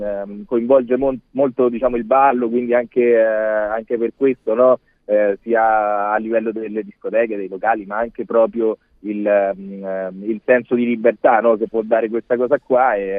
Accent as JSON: {"language": "Italian", "country": "Peru", "second_language": "Italian", "lives_now": "Italy", "said": "soprattutto il mio paese d'origine, che è il Perù, nel quale sono stato più volte anche in televisione"}